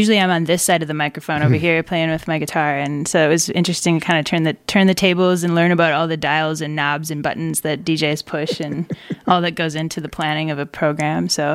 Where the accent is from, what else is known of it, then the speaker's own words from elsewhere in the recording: Fargo, North Dakota, United States; So I came from Fargo, where I'm from, to go to Minneapolis for school.